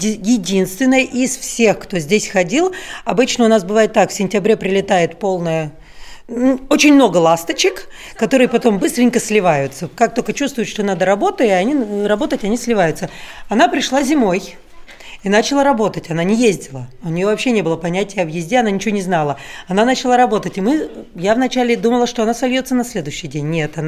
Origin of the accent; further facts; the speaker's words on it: Vecumnieki, Latvia; now in Bebrene, Latvia; Ну, мы из Вецумника вообще.